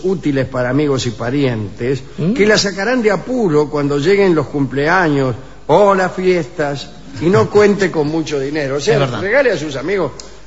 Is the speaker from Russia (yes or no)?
yes; Moscow, Russia; Yo me baño con agua fría directamente, incluso en mi infancia, que fue en Moscú.